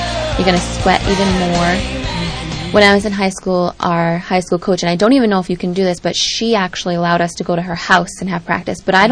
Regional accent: Rhode Island, United States; I'm from Rhode Island.

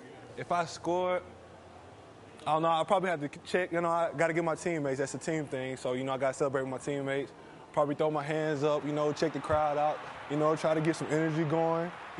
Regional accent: Alabaster, Alabama, United States; I'm from Alabaster, Alabama.

